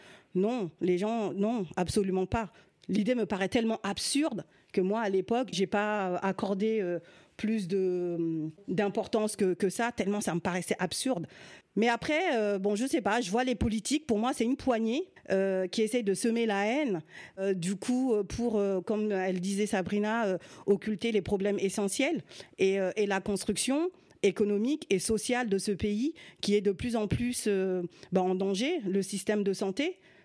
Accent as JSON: {"language": "French", "country": "France", "said": "on est simplement des Français"}